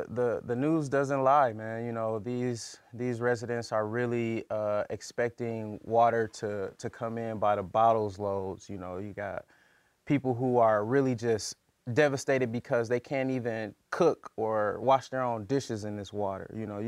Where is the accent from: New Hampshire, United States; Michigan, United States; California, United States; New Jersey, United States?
Michigan, United States; Flint; growing up in Flint, I played varsity football all 4 years